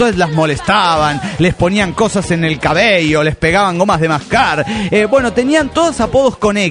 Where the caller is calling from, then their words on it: Argentina; de Argentina!